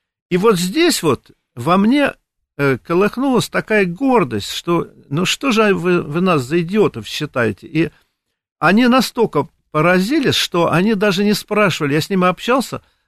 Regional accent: Russia; Я понял, что я россиянин

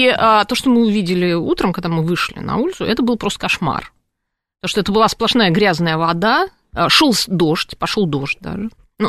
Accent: Moscow, Russia; я, естественно, как многие москвичи, там была неоднократно

